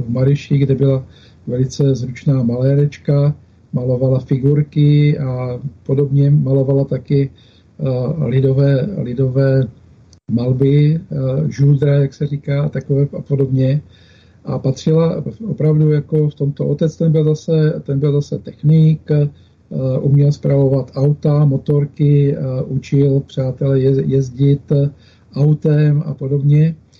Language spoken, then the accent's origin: Czech; Rohatec, South Moravian Region, Czechia; also born or lived in Hodonín; ten můj domov je tady, v Rohatci, u Hodonína, narodil jsem se v Hodoníně, tady jsem se narodil, žiju